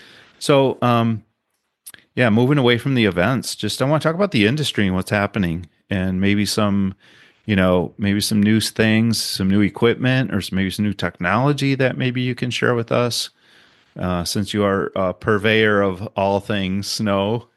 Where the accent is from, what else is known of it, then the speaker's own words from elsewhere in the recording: Grand Rapids, Michigan, United States; if you can make it to Grand Rapids this year, my hometown, for symposium.